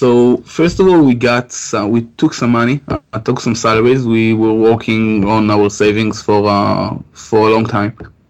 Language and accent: English; Tel Aviv, Tel Aviv District, Israel; So we're from Tel Aviv